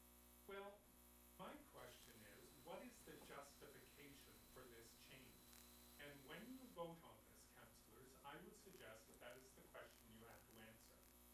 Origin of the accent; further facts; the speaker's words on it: Eagle Head, Nova Scotia, Canada; I grew up in Eagle Head.